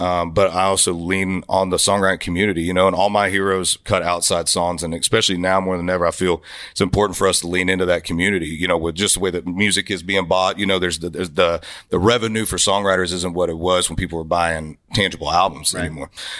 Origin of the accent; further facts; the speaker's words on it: Florida, United States; And I grew up in Florida, man, where it was Southern rock and you know, I grew up on a lot of traditional country.